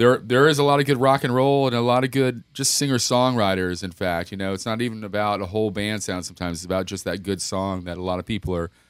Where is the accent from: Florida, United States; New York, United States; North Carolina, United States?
Florida, United States; West Palm Beach; And, you know, South Florida, I'm a native. I was born in West Palm Beach. And it's always been tough down here.